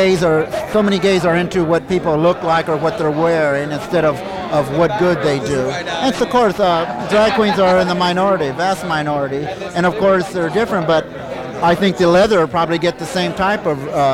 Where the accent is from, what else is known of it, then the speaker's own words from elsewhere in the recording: San Diego, California, United States; I think what's sad is in Los Angeles, I'm from San Diego, we don't have this.